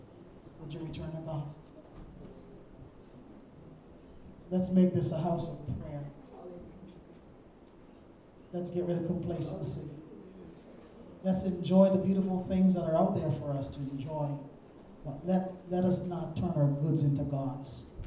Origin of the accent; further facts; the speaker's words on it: Ghana; As a kid growing up in Ghana, I couldn't stand those locusts.